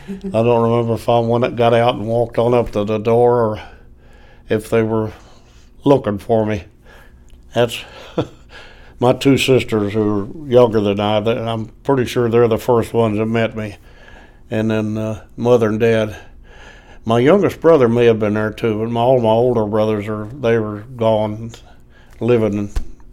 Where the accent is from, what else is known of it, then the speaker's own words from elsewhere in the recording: Glasgow, Kentucky, United States; I seemed like I went on a bus from Louisville to Glasgow, my hometown.